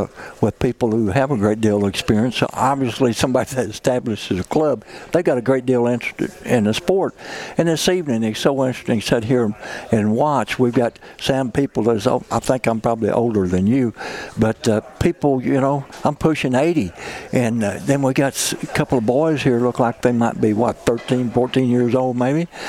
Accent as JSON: {"language": "English", "region": "Missouri", "country": "United States", "tie": "born or raised there", "said": "I grew up in Mississippi County, Missouri, way down in the Boot Hill. And I was always fishing muddy waters, you know."}